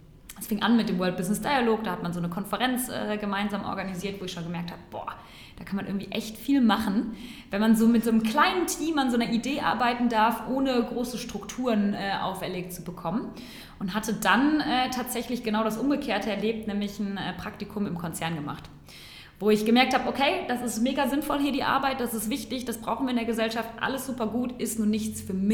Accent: North Rhine-Westphalia, Germany; now in Cologne, Germany; ich komme aus dem Ruhrgebiet.

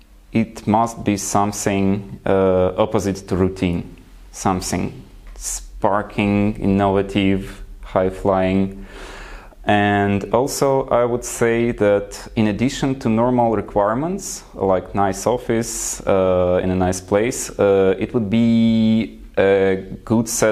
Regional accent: Ukraine; Because when we were in US, we mentioned we are from Ukraine, people knew.

